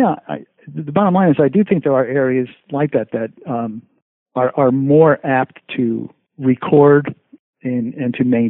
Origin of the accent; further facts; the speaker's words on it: Connecticut, United States; And I grew up in Connecticut, and it's based on some historical facts in Connecticut.